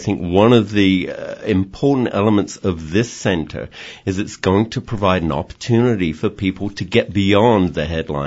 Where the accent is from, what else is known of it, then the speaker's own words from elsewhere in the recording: London, United Kingdom; moved away as an adult; now in United States; I came from the East End of London, was the first person in my family to go to college